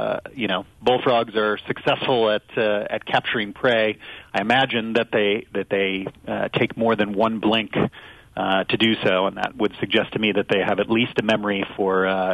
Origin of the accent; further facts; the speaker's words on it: St. Louis, Missouri, United States; Yes, and I remember, I'm from St. Louis